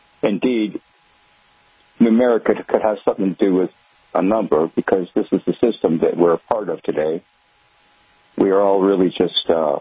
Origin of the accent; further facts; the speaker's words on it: United States; I would say that describes myself. I'm just an American.